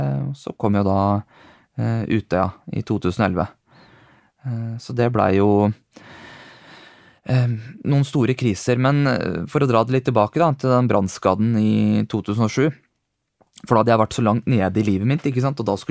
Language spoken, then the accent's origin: Norwegian; Gjøvik, Innlandet, Norway; Jeg vokste opp på Gjøvik da, og hatt min barndom her.